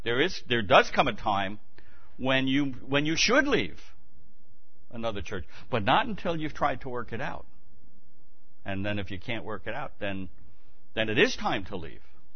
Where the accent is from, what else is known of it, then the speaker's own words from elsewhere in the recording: New York, United States; accent: Brooklyn; which you'll hear me butcher this morning with my Brooklynese accent